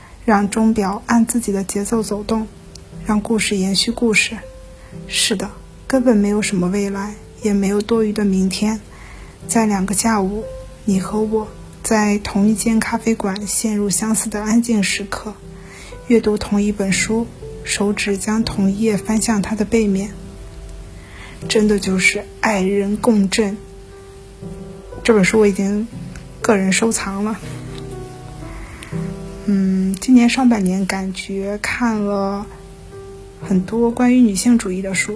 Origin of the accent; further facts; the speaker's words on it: Shandong, China; accent: Shandong; 不要在意我的这个口音，有一点山东味儿。